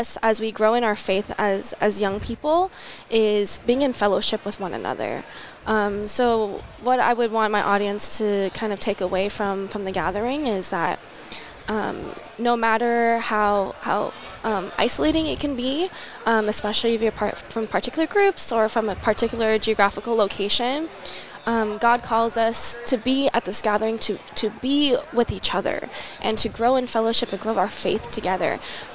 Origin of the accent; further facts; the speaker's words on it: California, United States; Being a Californian girl that's a Lutheran, I think that it's definitely a smaller space.